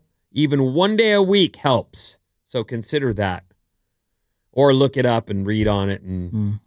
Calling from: Star, Idaho, United States; also born or lived in Bay Area; I'm listening from Star, Idaho.

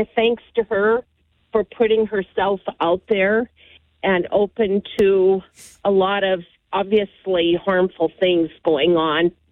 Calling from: Billings, Montana, United States; I'm calling from Billings

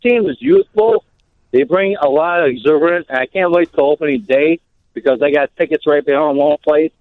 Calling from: Byron, Illinois, United States; I'm coming out from Byron, Illinois, man.

